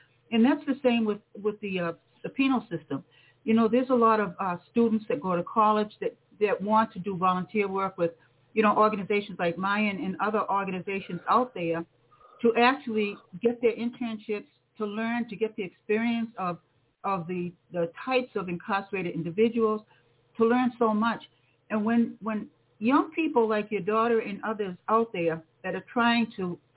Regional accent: Cape Cod, Massachusetts, United States; I remember being born and raised on Cape Cod in Massachusetts, going over the bridge to another town.

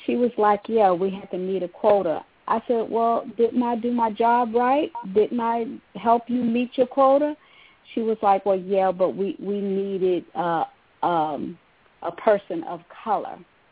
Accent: New York, United States; moved away as an adult; also born or lived in South Carolina; now in Florida, United States; I was born in South Carolina and I was raised in New York. And I moved down here in 1981. I came down here, was engaged to my husband, and I was like, oh, we coming to Florida, the Sunshine State

